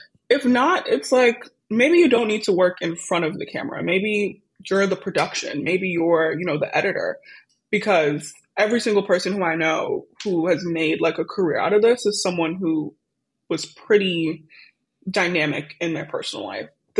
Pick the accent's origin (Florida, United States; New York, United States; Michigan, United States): New York, United States; Brooklyn; I'm not going to lie. I'm from Brooklyn.